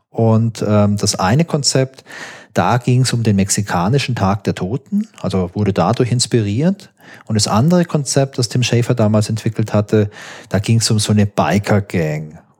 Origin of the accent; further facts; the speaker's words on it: Baden-Württemberg, Germany; Ich komme ja aus Baden-Württemberg. Ich war ja nicht in Hessen in der Schule.